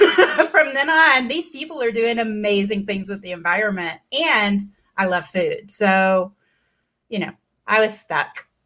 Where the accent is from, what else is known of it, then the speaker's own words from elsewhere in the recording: Memphis, Tennessee, United States; So I'm from Memphis.